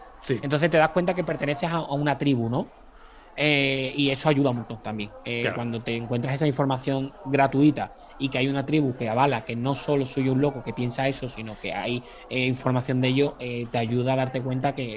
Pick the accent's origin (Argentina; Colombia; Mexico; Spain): Spain; Seville, Andalusia; Yo soy de Sevilla.